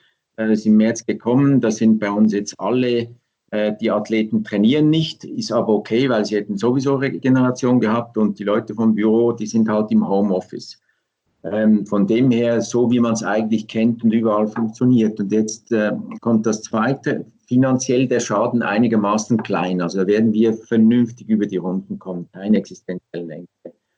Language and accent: German; Switzerland; bei uns in der Schweiz